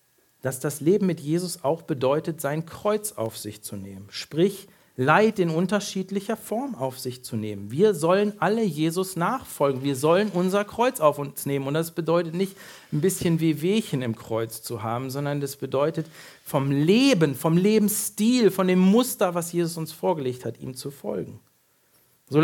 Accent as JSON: {"language": "German", "town": "Bad Oeynhausen", "region": "North Rhine-Westphalia", "country": "Germany", "said": "Ich komme aus Bad Oeynhausen und wer schon mal jenseits der 50 gewesen ist und irgendwas mit dem Herz hat, der wird Bad Oeynhausen kennen. Das ist nämlich eine Kurstadt und da gibt es eine ganz bekannte Herzklinik."}